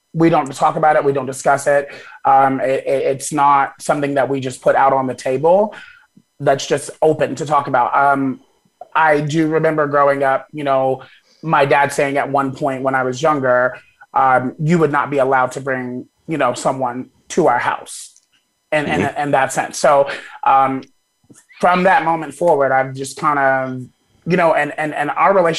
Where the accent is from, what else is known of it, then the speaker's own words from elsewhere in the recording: Wichita, Kansas, United States; That's where I've grown up. So that, you know, that's why I just tell everyone that I'm from Wichita.